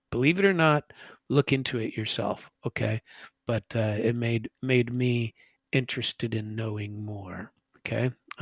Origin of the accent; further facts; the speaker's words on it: United States; when I'm in a bathhouse with a bunch of Russian speakers and they find out that I'm American